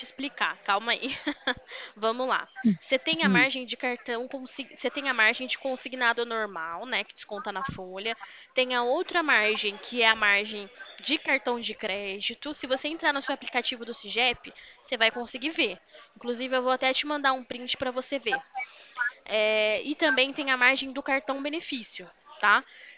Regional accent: Limeira, São Paulo, Brazil; Eu sou aqui de Limeira

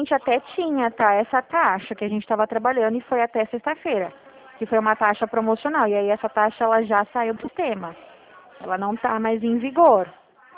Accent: Dracena, São Paulo, Brazil; eu sou aqui de Dracena, do interior do estado de São Paulo.

